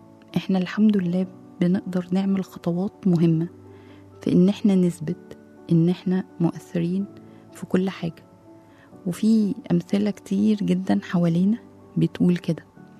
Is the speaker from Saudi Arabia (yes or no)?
no; Egypt; الست غالبا في الدول العربية او عندنا في مصر بتاخد اجازات للولادة